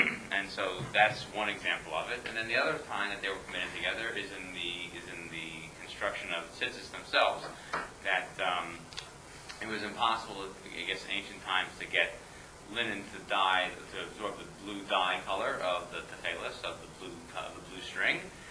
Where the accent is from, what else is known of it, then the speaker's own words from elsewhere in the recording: New York City, New York, United States; born there; Yes, I was born in the U.S. I was born in New York City.